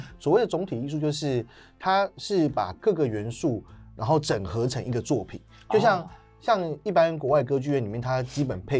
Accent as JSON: {"language": "Chinese", "town": "Taichung", "country": "Taiwan", "lives_now": "Taipei, Taiwan", "said": "所以我就从台中来到台北"}